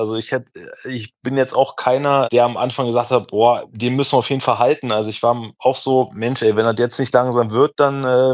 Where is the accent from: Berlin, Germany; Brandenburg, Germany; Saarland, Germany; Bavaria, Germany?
Brandenburg, Germany; jetzt 35, bin seit, keine Ahnung, sehr, sehr, sehr jung. Also keine Ahnung, ich komme ja aus der Nähe von Potsdam.